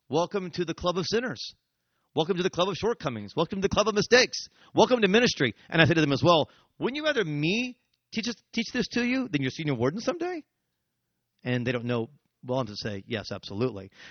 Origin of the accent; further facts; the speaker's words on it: United States; That just gets weird as an American.